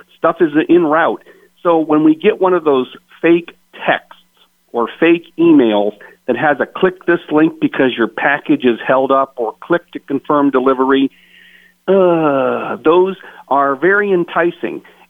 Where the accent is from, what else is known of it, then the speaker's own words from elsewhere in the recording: Findlay, Ohio, United States; I grew up in Findlay. I'm from Findlay, so I love Findlay